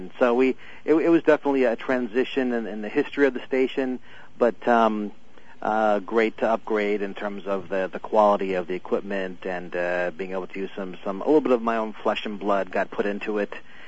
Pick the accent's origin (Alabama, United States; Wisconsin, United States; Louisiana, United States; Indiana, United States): Wisconsin, United States; And it's now I'm from Wisconsin, so watching Brett Favre in a Vikings uniform is that's a little quirky.